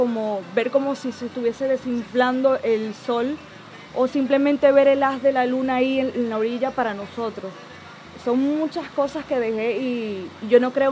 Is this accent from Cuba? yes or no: no; Puerto Ordaz, Bolívar, Venezuela; now in Spain; Yo soy de Venezuela, del estado Bolívar, Puerto Ordaz, la ciudad de Puerto Ordaz.